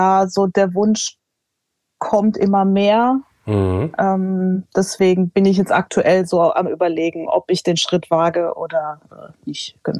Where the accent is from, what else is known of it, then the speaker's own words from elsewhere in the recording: Germany; Also ich fühle mich ja hier zu Hause und ich bin hier aufgewachsen und ich würde schon sagen, dass ich schon viele deutsche Züge mitbekommen habe.